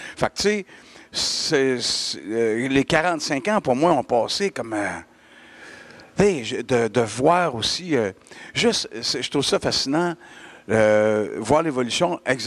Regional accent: Lévis, Quebec, Canada; je vais être à Lévis à l'Anglicane, dans mon patelin.

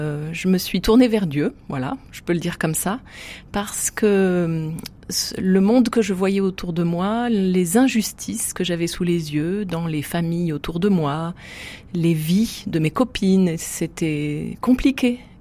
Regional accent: Saint-Étienne, Auvergne-Rhône-Alpes, France; also born or lived in Lunel; je suis née à Lunel, mais mon père était professeur de physique et il a été nommé en premier poste à Saint-Étienne. Et donc, c'est à Saint-Étienne que j'ai grandi de 3 ans à 19 ans

